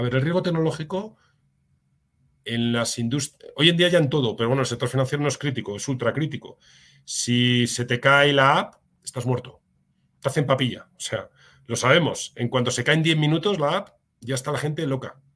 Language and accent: Spanish; Spain; now in Mexico; México tiene, lo digo como español, ¿eh?